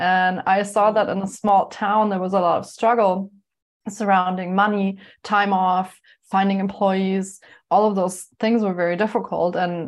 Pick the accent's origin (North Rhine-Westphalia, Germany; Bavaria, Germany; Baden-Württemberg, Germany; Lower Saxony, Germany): Bavaria, Germany; Munich; English is a second language; now in Canada; we first moved from Germany to Canada, which was a really big change. And I didn't speak any English. We didn't have any family there. I didn't know anyone there. And we moved from a very urban center in Munich, Germany, into a very small town